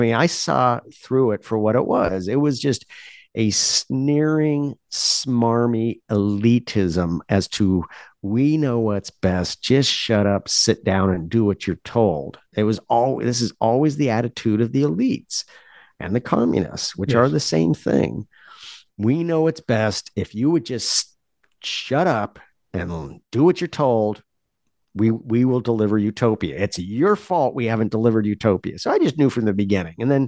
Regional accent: Washington, United States; Like, I grew up in Washington State.

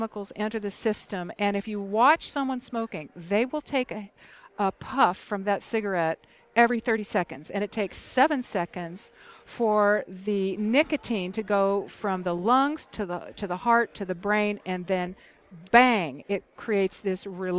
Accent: Michigan, United States; So I am from Michigan, and when we leave our garden hoses outside in the wintertime, they become stiff and inflexible.

